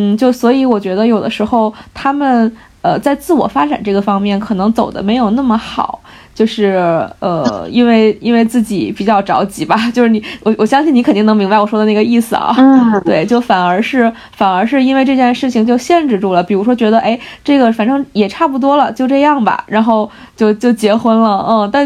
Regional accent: Hebei, China; 其实我可能有点属于小镇做题家那种类型，因为我是从河北这个考试考过来的嘛。

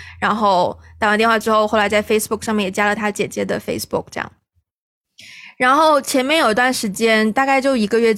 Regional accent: Gansu, China; 我在香港没有住所，我在深圳也没有住所，我觉得马来西亚寄我老家就是甘肃这种大西北好像有点夸张

